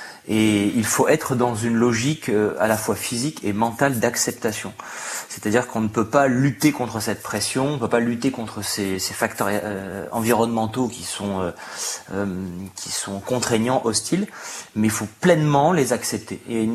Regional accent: Nice, Provence-Alpes-Côte d'Azur, France; Et puis comme j'ai grandi à Nice, avec la mer Méditerranée en face

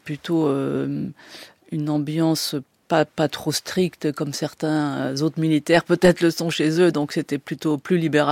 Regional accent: France; pourquoi on est en Allemagne, quand on est français

